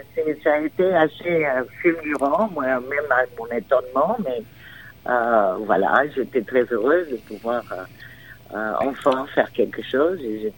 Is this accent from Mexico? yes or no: yes; Mexico; now in France; j'ai grandi au Mexique